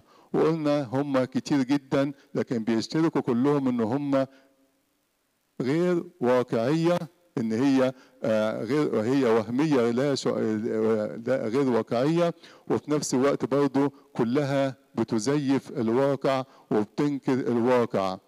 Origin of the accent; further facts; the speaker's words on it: Egypt; لكن في بلدنا مصر وبلاد العربية بتصيب حوالي 120%